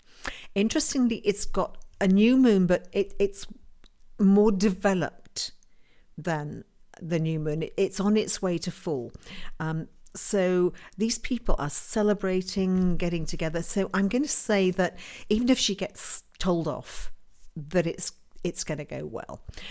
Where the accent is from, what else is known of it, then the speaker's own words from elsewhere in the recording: United Kingdom; I have to say, as a Brit, I've just done the standard British thing when you get wound up.